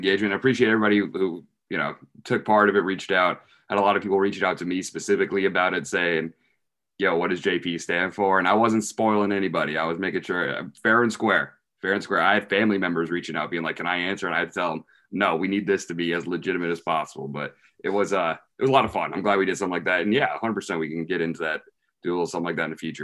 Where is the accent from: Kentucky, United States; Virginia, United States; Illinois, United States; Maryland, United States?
Virginia, United States; Richmond; I'm from Richmond, Virginia. A lot of my friends go to JMU.